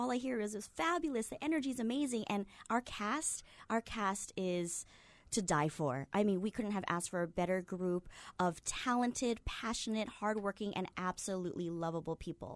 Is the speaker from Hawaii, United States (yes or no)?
yes; Kaneohe, Hawaii, United States; being a local girl, I grew up in Kaneohe. I just moved home about 4 years ago.